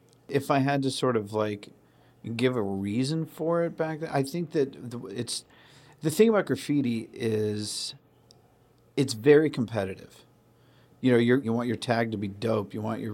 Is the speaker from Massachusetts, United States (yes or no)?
yes; Sandwich, Massachusetts, United States; I grew up on the Cape in Sandwich.